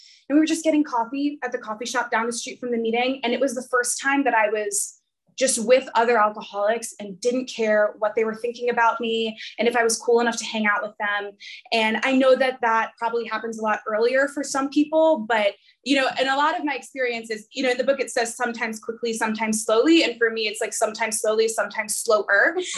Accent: Silver Spring, Maryland, United States; So I am from Silver Spring, Maryland, right outside DC. And that was, it was just such a great place to grow up.

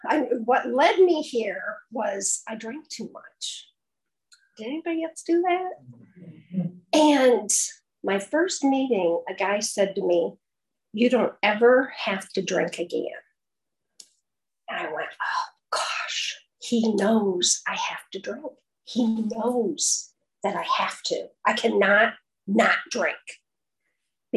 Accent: Michigan, United States; I was raised in Michigan, so I have a little bit of an accent.

